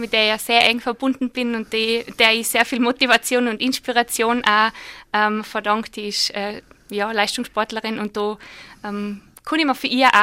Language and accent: German; St. Jakob in Defereggen, Tyrol, Austria; Ja, ich bin aufgewachsen in Defricken, in St. Jakob, ganz hinten. Habe meine Schulkarriere auch in St. Jakob gestartet, habe nachher dann noch die HLW in Linz besucht